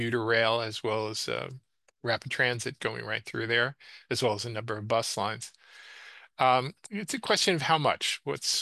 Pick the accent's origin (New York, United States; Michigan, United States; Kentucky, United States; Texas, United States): New York, United States; New York City; I grew up originally in New York City, went to Flushing High School, and I watched as most of Flushing just basically pretty much got run over